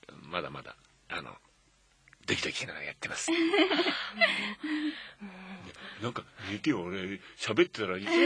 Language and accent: Japanese; Tokyo, Japan; なんせその頃の東京生まれ東京育ちですから、食べ物はないしね